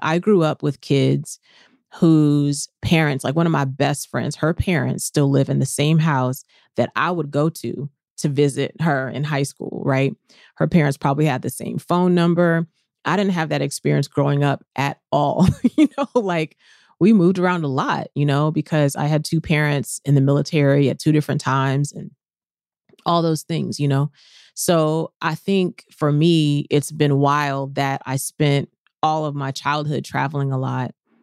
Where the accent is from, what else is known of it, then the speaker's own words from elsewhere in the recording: the South, United States; I think I am a person born and bred in the South and from Southern people.